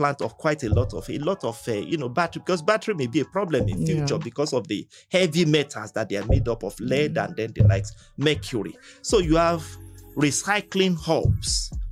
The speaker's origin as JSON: {"language": "English", "country": "Nigeria", "said": "maybe that's why I love being a Nigerian."}